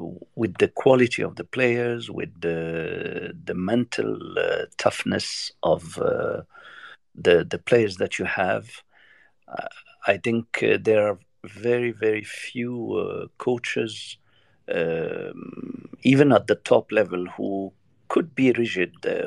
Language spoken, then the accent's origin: English; Morocco; I'm from Morocco.